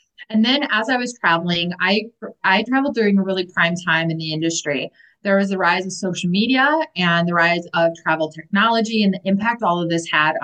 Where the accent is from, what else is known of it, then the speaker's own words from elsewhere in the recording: Milwaukee, Wisconsin, United States; I'm from Wisconsin, Milwaukee in particular, and we would drive from Wisconsin down to southern Texas and then over to Mexico